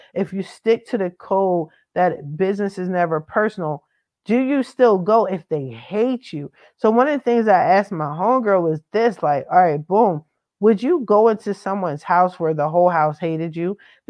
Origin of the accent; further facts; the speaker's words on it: East Coast, United States; I'm not scared of rain. I'm from the East Coast. We got winter, spring, summer, and fall.